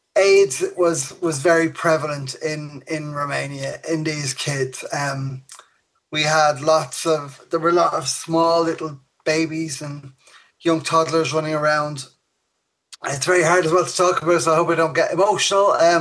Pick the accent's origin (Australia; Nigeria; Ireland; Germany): Ireland; Dublin, Leinster; also born or lived in London; I am from Dublin.